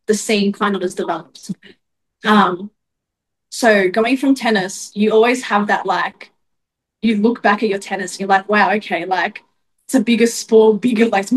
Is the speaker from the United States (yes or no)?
no; Australia; So I'd already applied for Australia as well, because I'm from Australia.